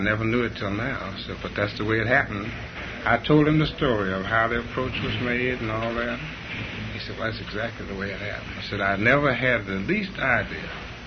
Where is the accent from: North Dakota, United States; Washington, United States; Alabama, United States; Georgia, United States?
Georgia, United States; Atlanta; And as a kid, I grew up in Atlanta.